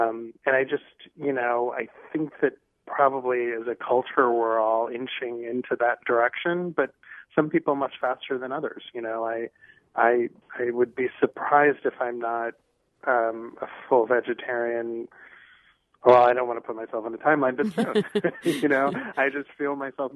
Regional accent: Midwest, United States; I grew up in the Midwest, and grew up a meat and potatoes person.

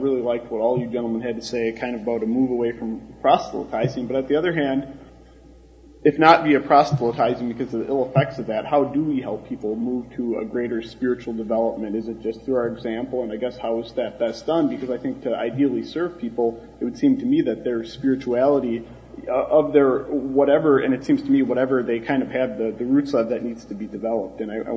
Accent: Stevens Point, Wisconsin, United States; I'm from Stevens Point.

